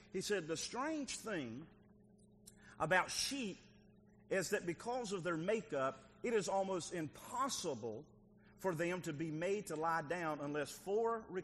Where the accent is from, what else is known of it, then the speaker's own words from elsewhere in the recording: the South, United States; I'm from the South. I don't say frog. I say frog.